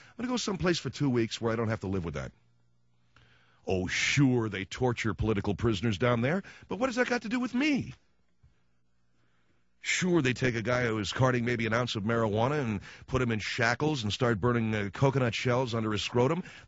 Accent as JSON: {"language": "English", "country": "United States", "said": "It's just, I'm an American. I love Mexico."}